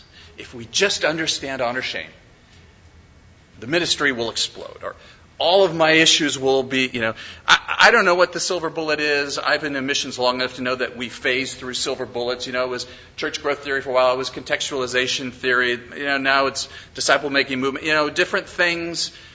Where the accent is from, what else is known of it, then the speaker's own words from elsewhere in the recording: United States; And what I began to see is that there was this entire big thing that I, as an American, culturally sensitive, missiologically educated, prayerful, had missed